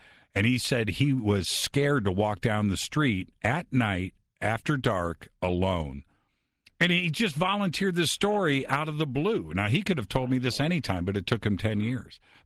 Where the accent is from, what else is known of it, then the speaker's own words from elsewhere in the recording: Indianapolis, Indiana, United States; I've got JT trucking in Indianapolis, my hometown.